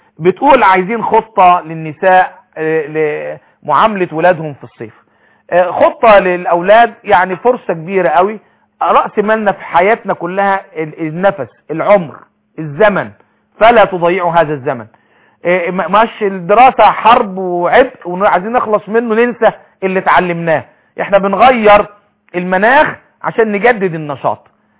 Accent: Egypt

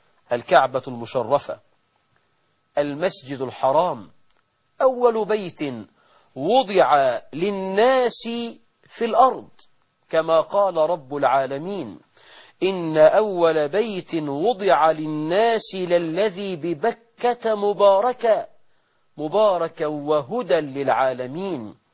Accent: Egypt; اللهم اجعل بلدنا مصر أمنا أمانا

